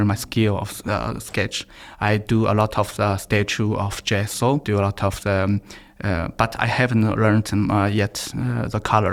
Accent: Beijing, China; born there; English is a second language; I was born in Beijing.

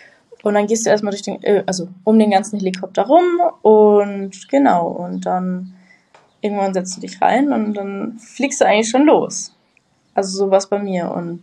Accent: Garmisch-Partenkirchen, Bavaria, Germany; Ich komme aus Garmisch sogar. Aus also Garmisch. Direkt an den Alpen.

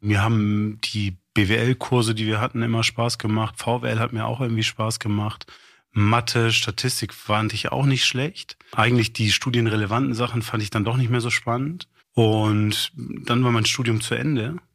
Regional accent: Kassel, Hesse, Germany; ich bin damals in Kassel aufgewachsen.

